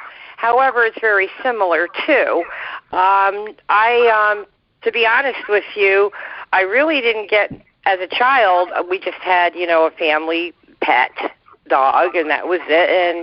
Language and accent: English; New Jersey, United States; moved away as an adult; now in Argyle, United States; when we moved, my husband and I moved up here in 79 from New Jersey to Argyle, New York